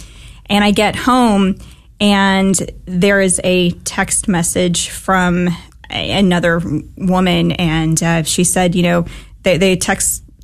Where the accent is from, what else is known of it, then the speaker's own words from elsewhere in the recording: Dallas, Texas, United States; It's really funny, actually, because we're both from the Dallas area, and neither one of us were actually in Dallas when we met.